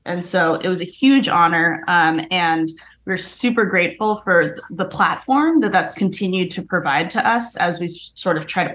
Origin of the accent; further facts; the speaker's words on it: Boston, Massachusetts, United States; Growing up in Boston for Lunar New Year, our parents would invite all of the friends and neighbors over.